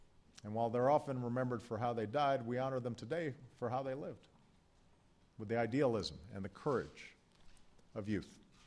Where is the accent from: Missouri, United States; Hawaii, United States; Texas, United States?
Hawaii, United States; I grew up in Hawaii. I don't like pouring ice water on top of my head.